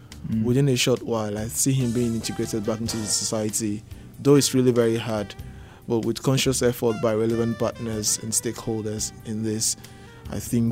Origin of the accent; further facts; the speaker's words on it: Nigeria; the reality we face as young people growing up in this kind of country, growing up in Nigeria.